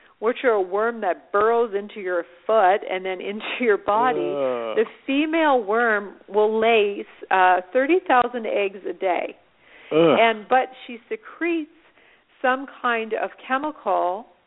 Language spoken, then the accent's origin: English; Canada; I'm from Canada, and we have Thanksgiving. It's the second Monday of October.